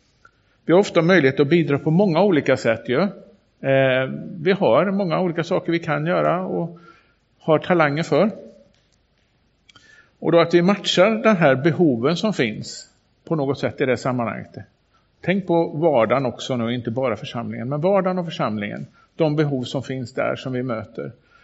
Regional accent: Skövde, Västra Götaland County, Sweden; Baptistkyrkan i Skövde. Där jag växte upp.

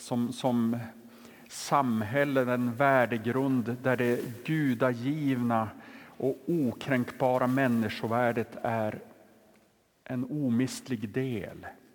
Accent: Sweden; Jag är ju från Norr- och Västerbotten och där är det berg och dalar överallt.

